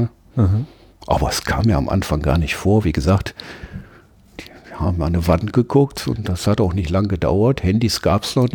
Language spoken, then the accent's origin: German; Duisburg, North Rhine-Westphalia, Germany; accent: Duisburg; Und mein Duisburger Akzent hat mich dann, hab ich dann nochmal rausgehauen.